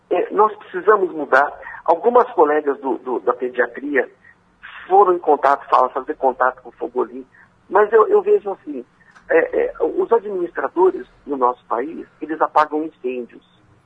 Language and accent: Portuguese; Bauru, São Paulo, Brazil; nós todos somos brasileiros, bauruenses, nós todos somos irmãos, né?